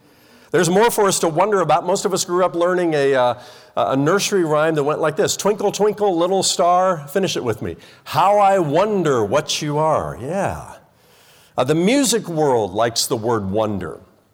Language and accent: English; Indiana, United States; When I was growing up in Indiana